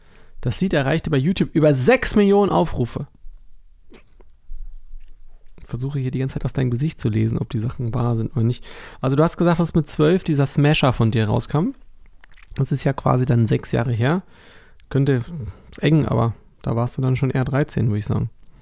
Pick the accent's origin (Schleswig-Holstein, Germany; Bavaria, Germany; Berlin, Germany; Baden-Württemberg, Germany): Berlin, Germany; Bin in Köpenick, Mahlsdorf, Hellersdorf, die Ecke.